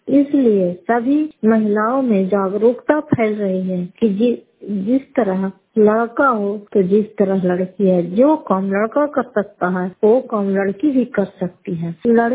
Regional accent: Fatehpur, Bihar, India; मैं फतेहपुर पंचायत मकौटक जिला नालंदा कराय पसवा ब्लॉक की निवासी हूँ

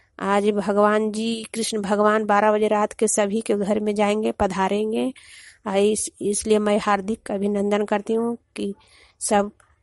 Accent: Hanganpura, Bihar, India; ग्राम हंगनपुरा, मैं बड़ारा पंचायत के निवासी हूँ, बड़ारा पंचायत और प्रखंड नूरसराय ललमाई ललंदा जिला के निवासी हूँ।

